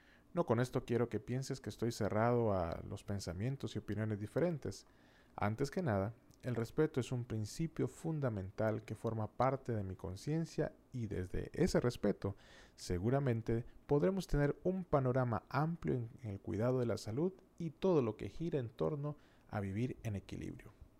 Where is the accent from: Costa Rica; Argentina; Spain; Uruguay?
Costa Rica; also born or lived in Panama / Mexico; aunque soy de Costa Rica, este es un país hermoso donde pasé mis años de niñez y juventud y que me regaló parte importante de mi identidad. También he vivido en Panamá y México